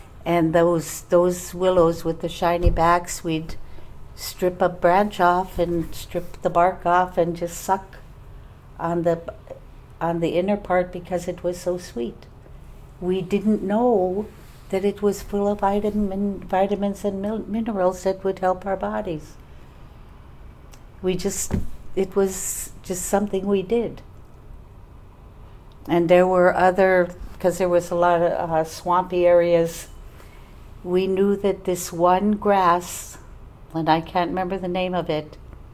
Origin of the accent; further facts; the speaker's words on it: Bethel, Alaska, United States; So when I was growing up in Bethel, you never saw trees like this. There was few shrubs in the tundra.